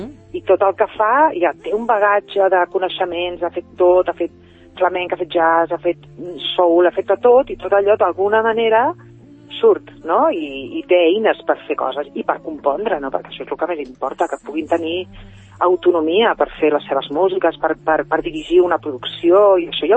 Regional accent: Catalonia, Spain; andalusa perquè la meva mare és de Jaén i el meu pare i la meva àvia de Càdiz. O sigui, jo he nascut aquí, soc catalana, però clar, vulguis que no, jo aquesta cultura l'he mamat

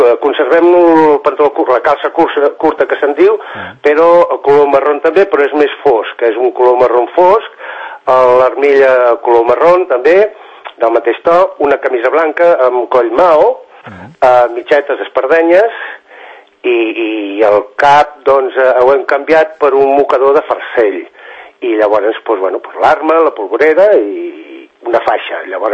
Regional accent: Sant Cugat, Catalonia, Spain; now in Rubí, Spain; Jo soc fill de Sant Cugat

